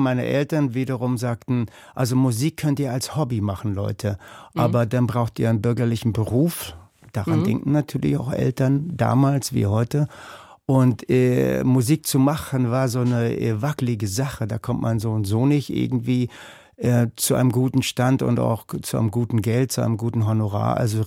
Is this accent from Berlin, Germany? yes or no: no; Lütte, Brandenburg, Germany; also born or lived in Bad Belzig; Aufgewachsen in Lütte. Geboren wurde ich in der Stadt daneben, Bad Belzig. Und Lütte ist in der Tat sehr klein. So damals waren es ungefähr 350 Einwohner.